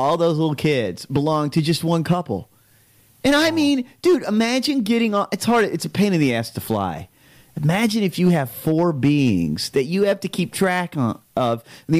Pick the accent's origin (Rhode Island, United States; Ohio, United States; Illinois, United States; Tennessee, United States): Ohio, United States; Steubenville; Is it really called Steubenville, though? Oh, good God in heaven. I'm from Steubenville.